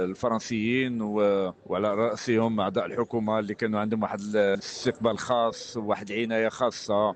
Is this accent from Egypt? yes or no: no; Morocco; وهذا شرف كبير لنا احنا كمغاربه